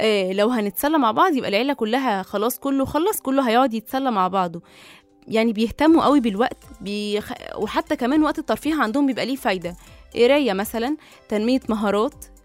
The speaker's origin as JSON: {"language": "Arabic", "country": "Egypt", "said": "احنا كشعب، يعني احنا كشعب مصري"}